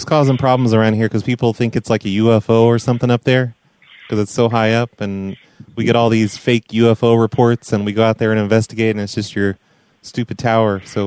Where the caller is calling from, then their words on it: Fresno, California, United States; I'm calling you from the Fresno, city of Fresno